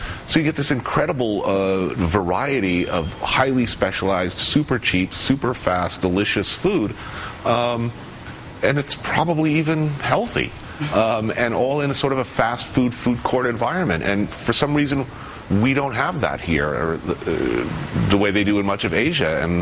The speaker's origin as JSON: {"language": "English", "country": "United States", "said": "I also believe that as an American it's my right to order a burger medium rare."}